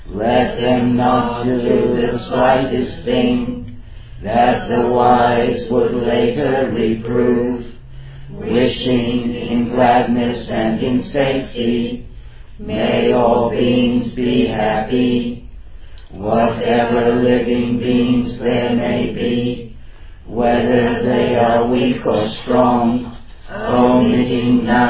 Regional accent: Brooklyn, New York, United States; And I grew up in Brooklyn, New York. And I have Jewish parents. And I grew up in a religious home.

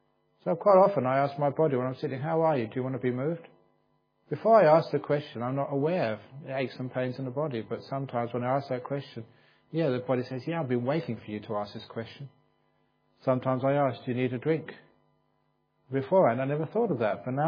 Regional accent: England, United Kingdom; born there; Remember, I was born in England, and this was a monastery in the north of Thailand

